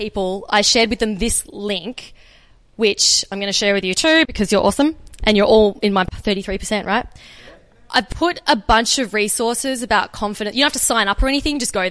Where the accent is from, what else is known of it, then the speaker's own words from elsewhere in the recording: Australia; accent: Australian; audiences all over the world that may not understand my Australian accent, I pronounce my R's a little bit more.